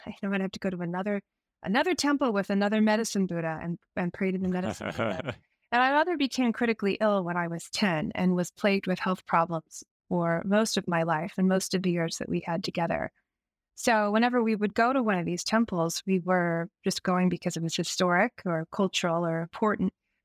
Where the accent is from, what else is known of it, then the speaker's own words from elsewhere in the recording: United States; my mother was from Japan, and we went to Japan together a lot. I grew up in the United States, and we saw a lot of family